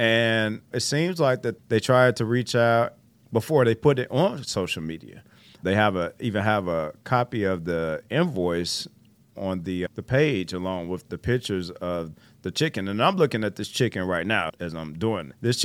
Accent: Chicago, Illinois, United States; I know I'm from Chicago, so when it comes to food

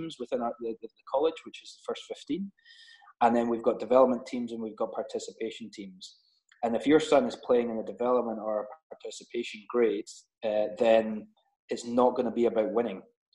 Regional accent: Scotland, United Kingdom; accent: Scottish; And the good thing is, everyone can, with my Scottish accent, everyone can hear me as well.

